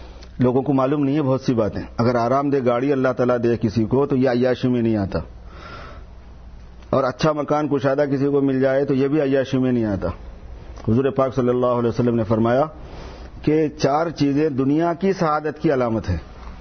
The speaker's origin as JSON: {"language": "Urdu", "town": "Hyderabad", "region": "Telangana", "country": "India", "said": "میں حیدرآباد سے ہوں انڈیا"}